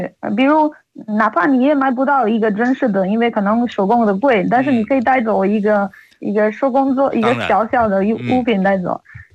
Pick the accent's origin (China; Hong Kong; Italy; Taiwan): Italy; Chinese is a second language; 这次我也回去了意大利，然后我想买一些的佛罗伦萨特色的